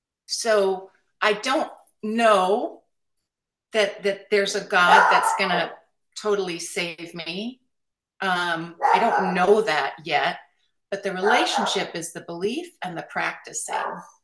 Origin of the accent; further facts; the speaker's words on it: Bigfork, Montana, United States; we grew up in Montana, and we have this little cabin and a bunkhouse, a sod roof cabin on a river there, Big Fork, Montana, if anyone has heard.